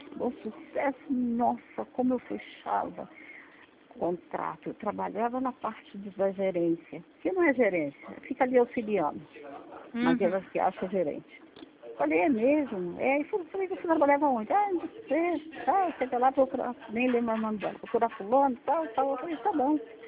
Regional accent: Rio de Janeiro, Brazil

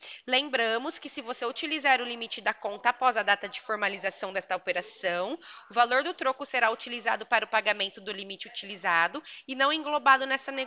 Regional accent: Porto Ferreira, São Paulo, Brazil; eu sou de Porto Ferreira, aqui do lado de Pirassununga

